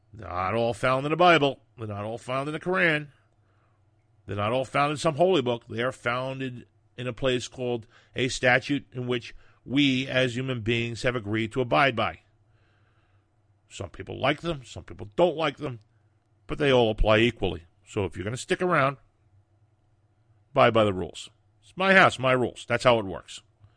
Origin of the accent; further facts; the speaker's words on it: Long Island, New York, United States; I grew up in Long Island. I met everybody.